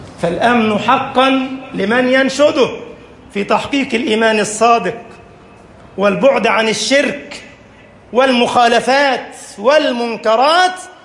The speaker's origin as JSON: {"language": "Arabic", "country": "Egypt", "said": "اللهم اجعل بلدنا مصر أمنا أمانا، سخاء رخاء وسائر بلاد المسلمين"}